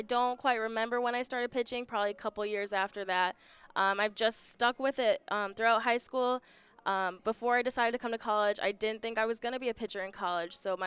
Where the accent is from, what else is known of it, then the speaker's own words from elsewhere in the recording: Manistique, Michigan, United States; I'm from Manistique, which isn't that far from here, so I kind of know a little bit about the area pretty well. My family's actually from Brimley